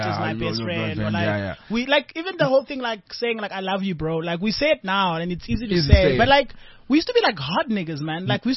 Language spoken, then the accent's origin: English; Langa, Western Cape, South Africa; We grew up together in Langa Township.